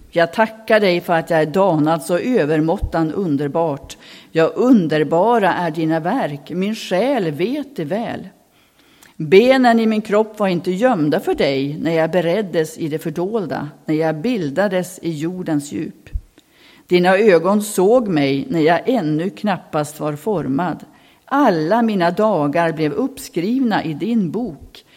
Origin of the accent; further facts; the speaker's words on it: Robertsfors, Västerbotten County, Sweden; Och jag växte upp i Robertsfors, i den här familjen. Och vi bodde i ett hus dit de hade flyttat in december 59 och så föddes jag då februari 60.